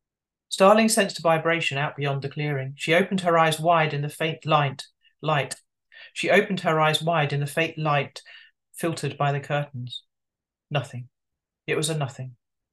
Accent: Tunbridge Wells, South East England, United Kingdom; I'm very local. I grew up in and around Tunbridge Wells, went to school there, and have lived in this area, apart from when I went to university and lived abroad as part of that. I've lived in this area absolutely all of my life.

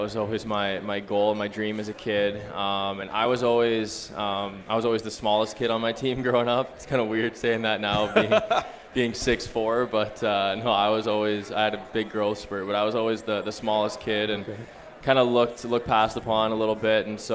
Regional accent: Hamilton, Ontario, Canada; Me growing up in Hamilton, he lived in Toronto.

